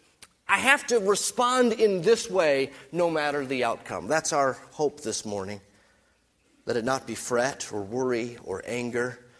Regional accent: United States; I'm an American

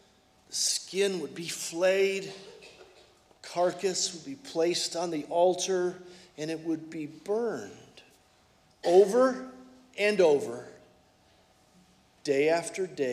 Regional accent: Detroit, Michigan, United States; he's from Arkansas and I'm from Detroit.

